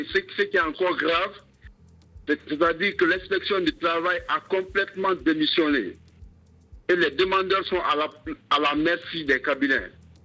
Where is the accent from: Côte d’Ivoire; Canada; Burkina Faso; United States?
Burkina Faso; now in France; je suis de Burkina Faso, mais je vis en France.